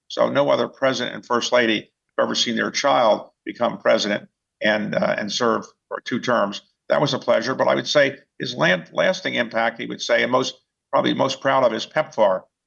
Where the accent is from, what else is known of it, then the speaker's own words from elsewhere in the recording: Baltimore, Maryland, United States; When I was growing up in Baltimore, there was a great leader of the Colts football team